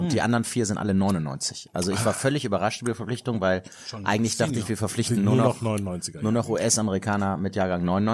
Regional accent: Oberdollendorf, North Rhine-Westphalia, Germany; Das ist einfach, ich komme aus Oberdollendorf, also Bonn.

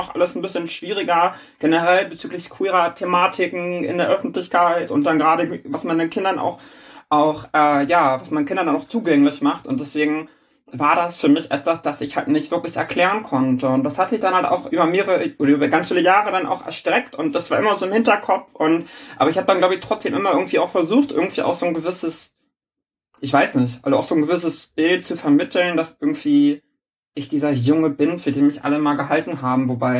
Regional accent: Schleswig-Holstein, Germany; also born or lived in Hamburg; ich bin gebürtige Hamburgerin, bin allerdings als kleines Kind nach Schleswig-Holstein gezogen und bin da groß geworden, zur Schule gegangen und alles, was man dann halt so macht, wenn man dann so 13, 14, 15 ist, das ist da alles passiert.

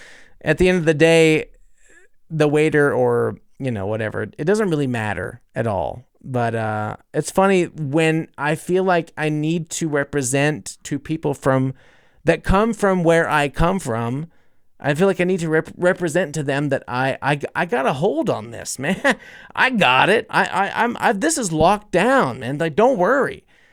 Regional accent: United States; You know, it's such a beautiful thing, and I really wish that when I grew up in the States, I would have encountered that more.

